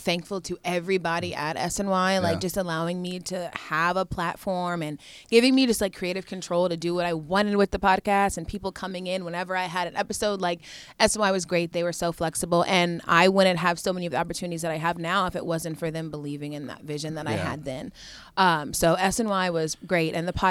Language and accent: English; Georgia, United States; I'm from Georgia. We're a football family really mainly, but it's just what I've grown up around.